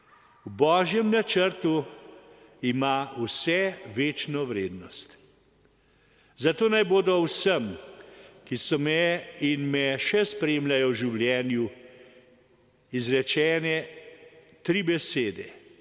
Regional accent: Gameljne, Central Slovenia, Slovenia; born there; Že pri posvečenju se je zapomnil moje rojstno vas Gameljne in jo kasneje omenil.

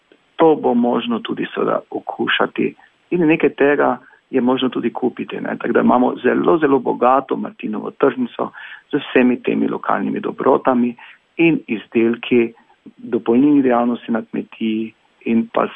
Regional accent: Styria, Slovenia; kajti Štajerci smo znani po dobrih vinih, ki so primerna za špricer vina.

